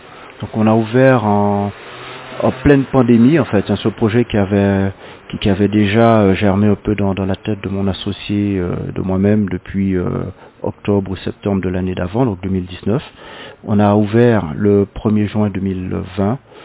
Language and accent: French; Marie-Galante, Guadeloupe; moved away; also born or lived in Europe; Je suis donc originaire de Marie-Galante. Hein. J'ai dû, pour les raisons professionnelles, je dirais pas m'exiler, mais bon, je suis parti en Guadeloupe, puis ailleurs en Europe, etc.